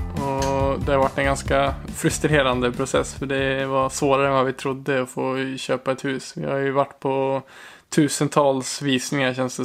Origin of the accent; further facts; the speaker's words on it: Bollnäs, Gävleborg County, Sweden; now in Moss, Norway; för att se hur priserna är i Bollnäs där vi kommer ifrån.